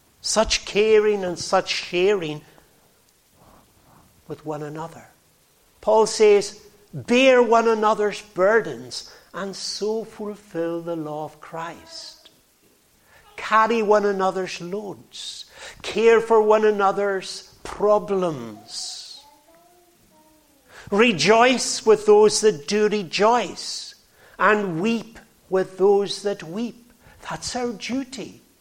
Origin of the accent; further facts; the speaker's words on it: Stornoway, Scotland, United Kingdom; I remember growing up in Stornoway, how different it was from the way it is today.